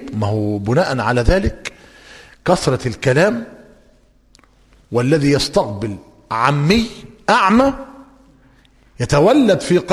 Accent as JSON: {"language": "Arabic", "country": "Egypt", "said": "وهذا الأمر بدأ يطل برأسه منذ وقت غير قليل في بلادنا مصر"}